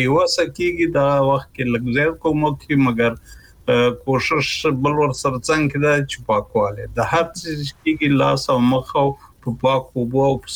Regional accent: Kunar, Afghanistan; زمونږ په محیط کې چې زه په کنړ کې لوی شوی یم

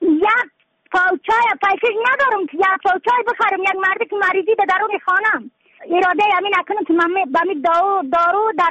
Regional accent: Badakhshan, Afghanistan; از بدخشان هستم، مرکز بدخشان

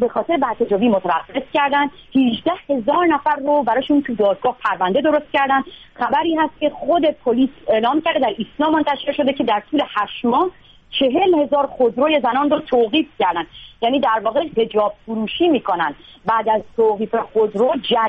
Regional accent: Iran; من به عنوان یک دختری که توی شهرستان بزرگ شدم

